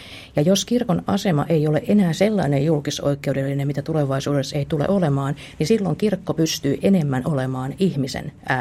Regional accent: Ulvila, Satakunta, Finland; lapsuuteni Ulvilassa

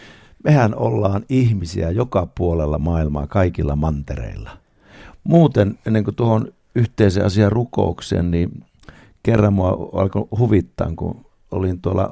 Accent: Lapua, South Ostrobothnia, Finland; born there; also born or lived in Jyväskylä; mä oon syntynyt Lapualla ja vanhemmat siellä.

